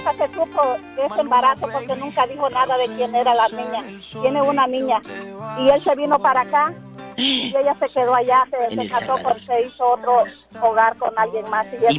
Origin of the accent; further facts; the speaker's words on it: El Salvador; Somos del Salvador.